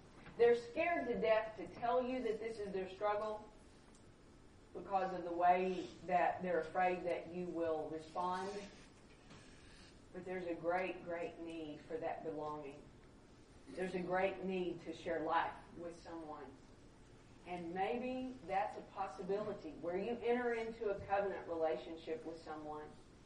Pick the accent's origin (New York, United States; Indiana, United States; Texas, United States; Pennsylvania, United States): Texas, United States; I mean, I'm from Texas, and I need my wife's space, and I need my car.